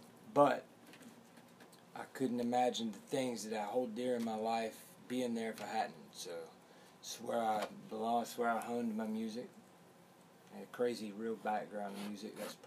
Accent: Pensacola, Florida, United States; born there; also born or lived in Tarrant County, Texas, United States; Born in Pensacola, Florida.

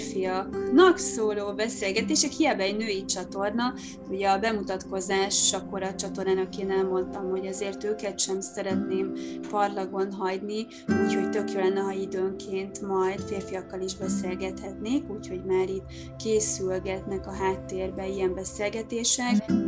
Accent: Somogy, Hungary; also born or lived in Tolna County; én nagyon kicsi faluban nőttem fel, Somogy megyében, úgy életem első 10 évét ott, aztán a többi Tolna megyében töltöttem

